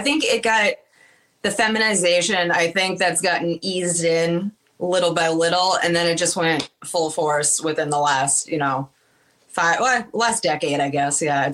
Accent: Massachusetts, United States; I'm born and raised in Massachusetts. I still work in Massachusetts.

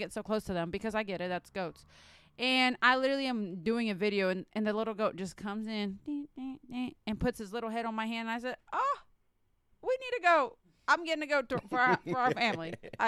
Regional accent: Brazil; I'm from Brazil.

